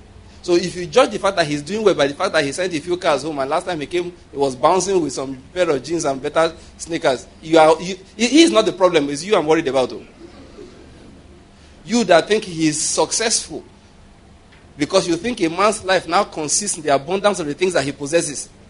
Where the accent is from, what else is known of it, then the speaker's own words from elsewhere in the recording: Enugu State, Nigeria; I like him, but he's from Anambra State and I'm from Enugu State.